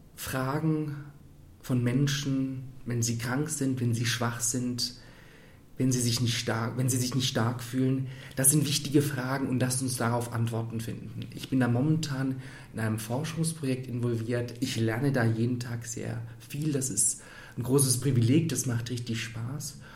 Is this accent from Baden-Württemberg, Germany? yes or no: yes; Leutkirch im Allgäu, Baden-Württemberg, Germany; historisch gesehen bin ich Schweizer, denn ich komme aus dem Allgäu, was mal zum Klosterbezirk St. Gallen gehört. Also in Leutkirch im Allgäu, meiner Heimatstadt, da gibt es bei gutem Wetter einen wunderschönen Blick auf den Sentis.